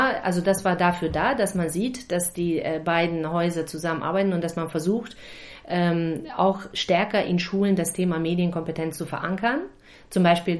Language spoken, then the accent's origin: German; Bremen, Germany; Also das haben wir uns nicht als Bremer ausgedacht